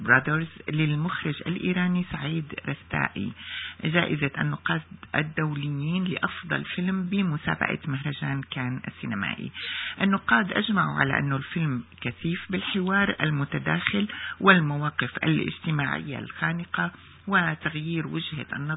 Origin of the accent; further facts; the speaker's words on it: Damascus, Damascus Governorate, Syria; أنا كمان من دمشق.